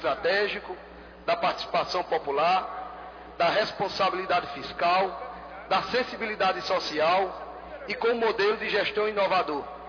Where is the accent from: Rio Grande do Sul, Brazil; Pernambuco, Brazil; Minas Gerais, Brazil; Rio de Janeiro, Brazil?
Pernambuco, Brazil; Santa Cruz do Capibaribe; a população de Santa Cruz me deu a oportunidade de ser eleito prefeito da minha querida cidade, da minha cidade natal.